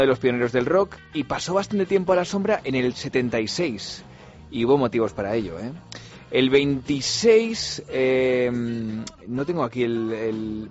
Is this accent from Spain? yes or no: yes; Valladolid, Castile and León, Spain; Antiguamente también en mi tierra, en Valladolid, se celebraban